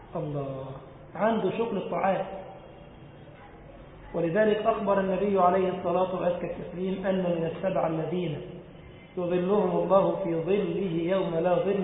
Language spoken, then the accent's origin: Arabic; Egypt; وكان في بلدنا مصر حاكما على مصر في حلوان